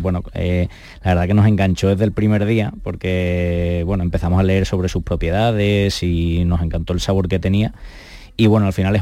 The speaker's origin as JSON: {"language": "Spanish", "town": "Cádiz", "region": "Andalusia", "country": "Spain", "also_born_or_lived": "Madrid", "lives_now": "Chicago, United States", "said": "somos los dos andaluces, él es de Granada y yo soy de Cádiz, paisano tuyo"}